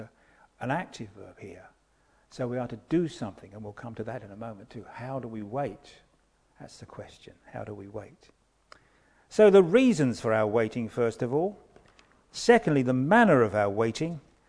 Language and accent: English; England, United Kingdom; You know, we're English, we're British and so on.